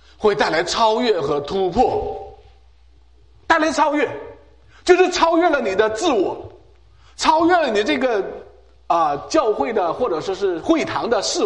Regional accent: China; now in North America; 因为我们中国人，弟兄姐妹，因为我们是华人教会，所以我们更应该理解，我们更应该明白神的心意。我们今天看到神把我们大家带到北美来

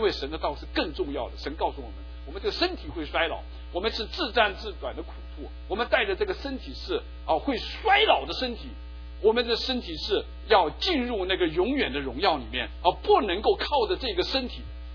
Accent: China; 我们中国人也有12

